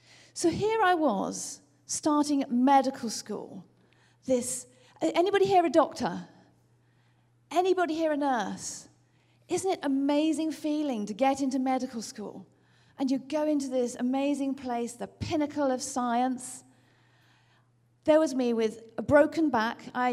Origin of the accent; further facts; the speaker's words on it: United Kingdom; from the UK, as you can tell from my accent